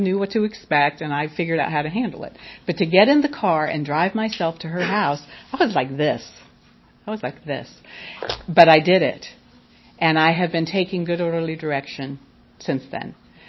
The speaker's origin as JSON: {"language": "English", "town": "Miami", "region": "Florida", "country": "United States", "tie": "born or raised there", "also_born_or_lived": "California", "said": "And so I married the first time and I moved to California. I grew up in Miami."}